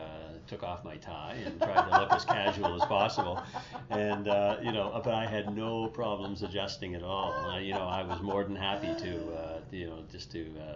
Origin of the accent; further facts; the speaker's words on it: Moncton, New Brunswick, Canada; also born or lived in New Glasgow, Canada; Well, I grew up in Moncton and New Glasgow and attended public schools in both cities, and finally graduating from Moncton High in 1966